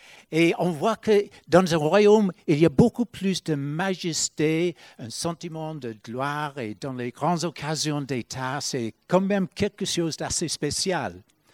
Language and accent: French; Ireland; Mais je viens d'Irlande et comme vous savez, l'Irlande c'est une république, comme la France d'ailleurs.